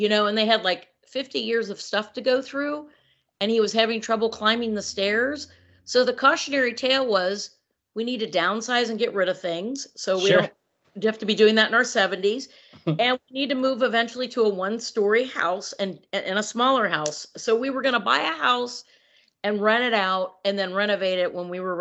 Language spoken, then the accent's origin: English; Cincinnati, Ohio, United States; now in California, United States; And I'm from the Midwest too, Cincinnati.